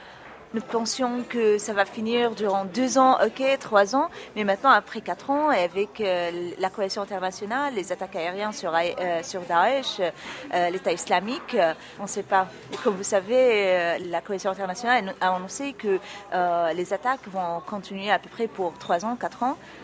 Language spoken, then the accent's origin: French; Syria; Il m'a dit, vous êtes d'où ? Je dis, je suis syrienne.